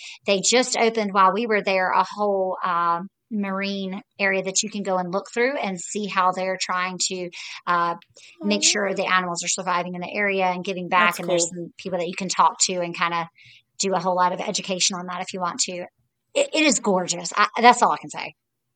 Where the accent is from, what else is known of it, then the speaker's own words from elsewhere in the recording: the South, United States; Can't say it. I'm from the South. I apologize.